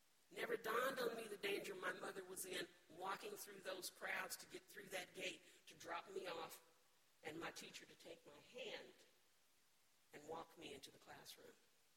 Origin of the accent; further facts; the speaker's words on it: Topeka, Kansas, United States; I was born and raised in Topeka, Kansas.